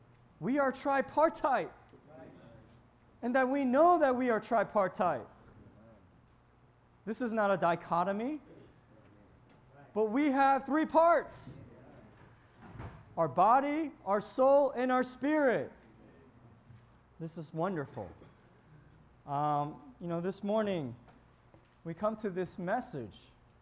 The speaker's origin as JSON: {"language": "English", "country": "Taiwan", "tie": "born or raised there", "said": "I was born in Taiwan, and I spent a lot of my early childhood years with my grandparents."}